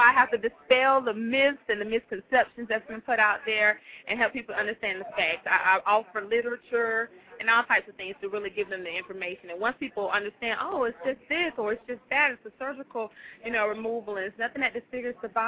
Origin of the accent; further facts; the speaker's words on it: Albany, Georgia, United States; I'm from Albany, Georgia. I currently live and reside in Albany, Georgia.